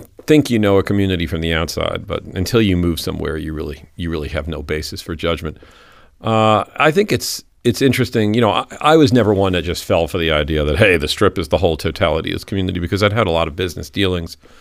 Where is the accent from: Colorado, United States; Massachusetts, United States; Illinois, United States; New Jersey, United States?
New Jersey, United States; I mean, I'm from New Jersey originally, and I grew up in New Jersey in the years that Jersey wasn't interesting like The Sopranos or even, God help us all, the Jersey Shore.